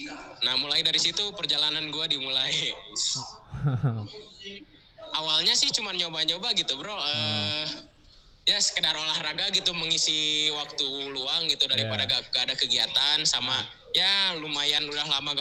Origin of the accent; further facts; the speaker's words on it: Bandung, West Java, Indonesia; Gua orang Bandung.